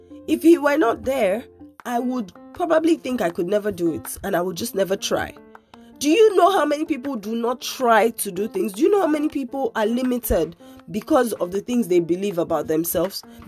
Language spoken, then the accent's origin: English; Nigeria; I am Nigerian.